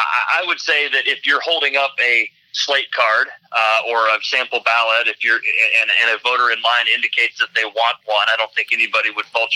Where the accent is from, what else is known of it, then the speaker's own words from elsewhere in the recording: Ohio, United States; so she's a Democrat from Michigan, I'm a Republican from Ohio.